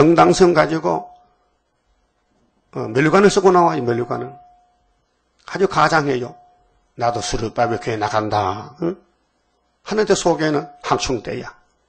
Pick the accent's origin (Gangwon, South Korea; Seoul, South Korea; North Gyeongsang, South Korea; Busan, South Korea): North Gyeongsang, South Korea; Uiseong; 우리 고향 사람이라 의성의 비안이라 같은 군에 살아. 고향에.